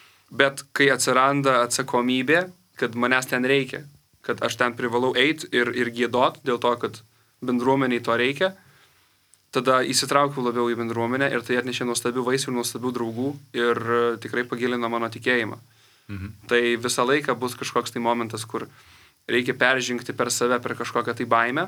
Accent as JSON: {"language": "Lithuanian", "town": "Alytus", "region": "Alytus County", "country": "Lithuania", "said": "aš iš Alytaus, viso miesto dydžio organizacijos"}